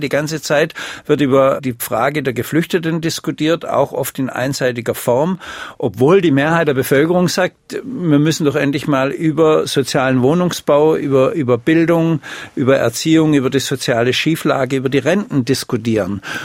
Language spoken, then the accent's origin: German; Stuttgart, Baden-Württemberg, Germany; Naja, zum Beispiel in Stuttgart, wo ich herkomme